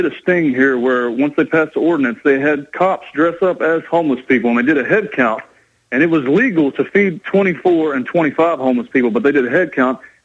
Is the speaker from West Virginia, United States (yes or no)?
no; Kentucky, United States; now in Florida, United States; when I grew up in Kentucky, and all my family and friends had guns, and I thought that was safety until I moved to Florida